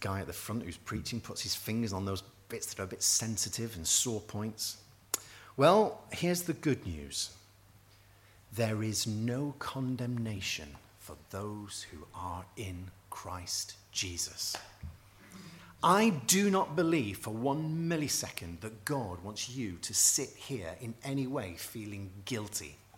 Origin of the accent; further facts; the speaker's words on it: United Kingdom; We're British, aren't we? We've got certain things that we run to naturally.